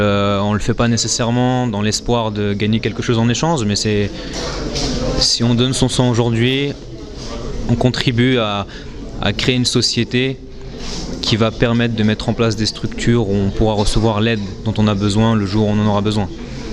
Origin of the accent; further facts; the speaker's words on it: Argenteuil, Île-de-France, France; Alors je viens d'Argenteuil